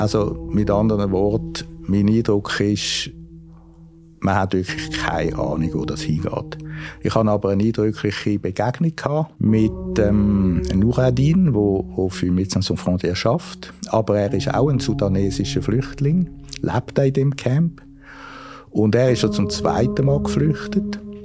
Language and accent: German; Switzerland; Ich muss jetzt das als Schweizer schon so sagen.